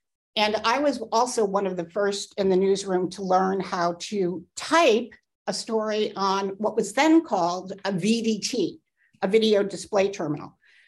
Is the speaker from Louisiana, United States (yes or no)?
no; Vermont, United States; moved away as an adult; I went screaming from the dairy farm that I grew up on in Southern Vermont at age 18.